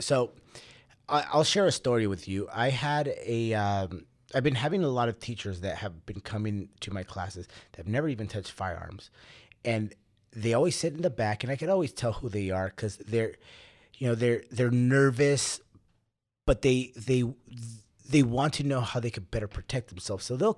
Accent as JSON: {"language": "English", "country": "Mexico", "lives_now": "United States", "said": "I came from Mexico where we processed and killed all of our food."}